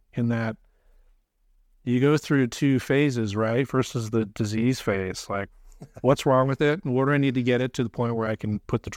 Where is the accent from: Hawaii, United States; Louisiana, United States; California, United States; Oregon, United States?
Hawaii, United States; I'm from Hawaii, so we'll do stuff in Hawaii.